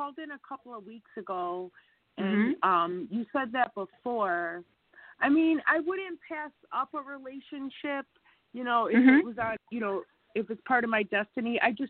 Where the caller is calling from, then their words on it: Chicago, Illinois, United States; I'm calling from Chicago, and thank you for taking my call.